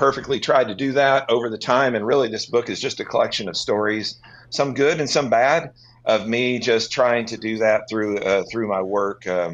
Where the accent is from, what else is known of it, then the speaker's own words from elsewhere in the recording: Bartlesville, Oklahoma, United States; Well, I grew up in Bartlesville, Oklahoma, and I went to church a little bit as a kid, but with the family, we went to a Methodist church there.